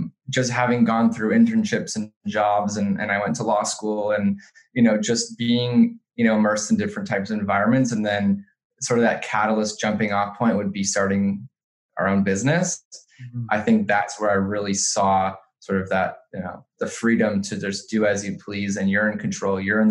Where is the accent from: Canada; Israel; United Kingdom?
Canada; Toronto, Ontario; also born or lived in Los Angeles, United States; So born and raised in Toronto, I went to undergrad in Los Angeles at University of Southern California.